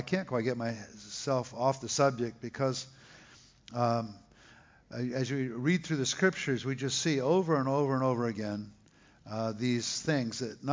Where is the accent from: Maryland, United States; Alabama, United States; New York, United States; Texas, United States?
Texas, United States; So I'm from Texas, originally our family, but man, I realize why I'm not there in the summer as much as I would like to.